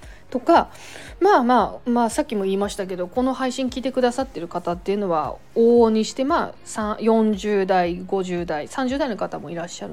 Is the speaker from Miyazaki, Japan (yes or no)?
no; Gunma, Japan; まあ私群馬出身ですけど群馬とか